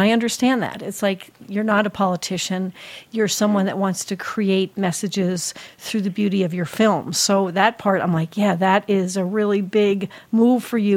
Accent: New Jersey, United States; I mean, I'm from New Jersey.

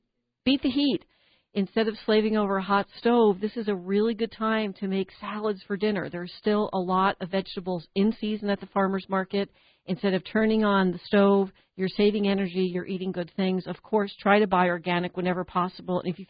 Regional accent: New Jersey, United States; I read somewhere several times that New Jersey is really a prime location, and I'm from New Jersey, so don't say anything mean

